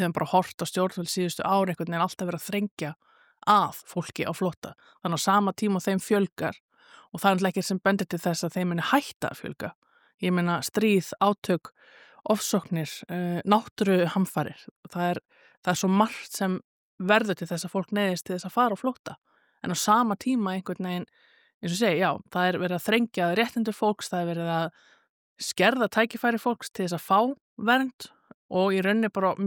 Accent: Reykjavik, Capital Region, Iceland; also born or lived in Akureyri; Svo flytt ég til Reykjavíkur, elst upp í Bökkunum, svona mín fyrstu ár, gengi Breiðholtsskóla, fyrsta til sjöunda bekk. Bjó í hérna, já, tveimur Eyjabökkum og svo hérna flyttjum við í bústæðkvarrið.

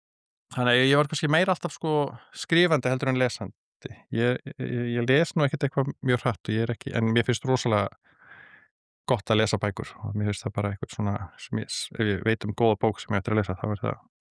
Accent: Kópavogur, Capital Region, Iceland; Ég er alinn upp í Kópavogi til 13 ára aldurs í Hjallakverfinu og ég fætti svona reyndar í Reykjavík en ég man ekki eftir því hérna fyrstu árunum en ég man bara eftir upphaldi í Kópavogi frábæru hverfi sem var rosa mikið af krökkum

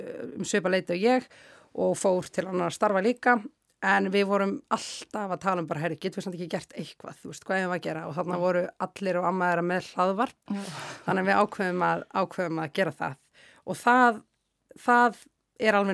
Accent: Lebanon; also born or lived in Doha, Qatar

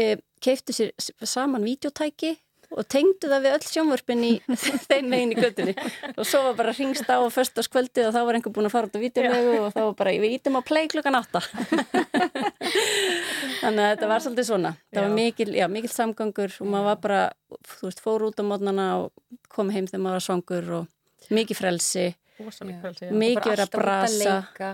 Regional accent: Mosfellsbær, Capital Region, Iceland; Já, við ólumst upp í Mosfellsveit af því að það var ekki fyrir 87 sem þetta varða bæ

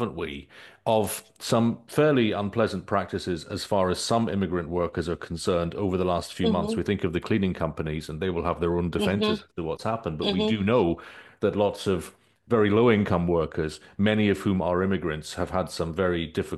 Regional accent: United Kingdom; I'm British originally. I know that I have the immense privilege of also having Icelandic citizenship.

